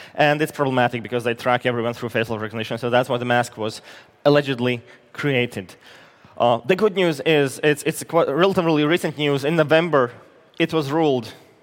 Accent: Latvia; English is a second language; Now, as you were told, I come from Latvia, and I want to share something from Latvia.

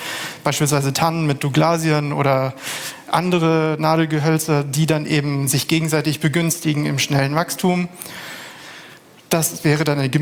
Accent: Lübeck, Schleswig-Holstein, Germany; Ich komme aus Lübeck

